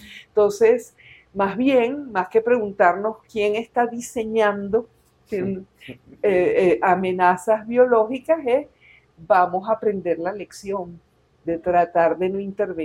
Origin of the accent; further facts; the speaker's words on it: Venezuela; Pero en el corazón soy venezolana.